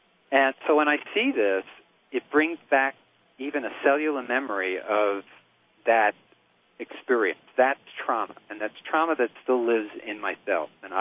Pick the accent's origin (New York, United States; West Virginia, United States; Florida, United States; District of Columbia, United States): New York, United States; Queens; I think I grew up in Queens in New York City.